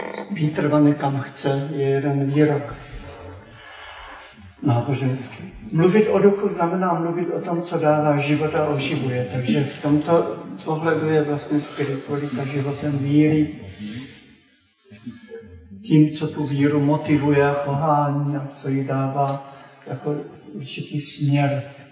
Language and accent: Czech; Prostějov, Olomouc Region, Czechia; Pocházím z Prostějova, když jsem tam ještě jezdil k rodičům, když žili za komunismu